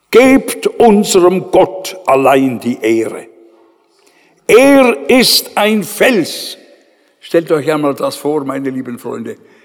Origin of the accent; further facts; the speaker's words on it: Switzerland; Ich bin auch dankbar, dass bei uns in der Schweiz die Synagogen nicht gebrannt haben.